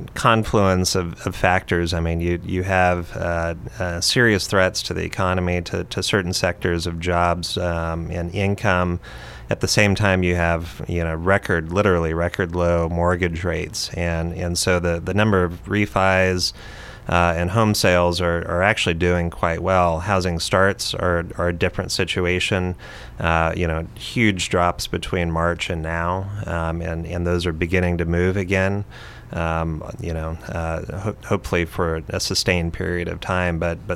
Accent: Roseburg, Oregon, United States; also born or lived in Glide; Yeah, I was born in Glide, raised in Roseburg, graduated from Roseburg High School, and then went back east for college

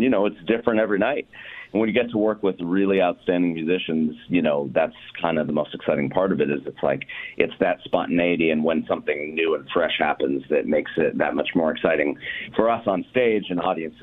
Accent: Boulder, Colorado, United States; now in Los Angeles, United States; I moved to LA right after I graduated high school. I'm from Boulder, Colorado originally, and I moved

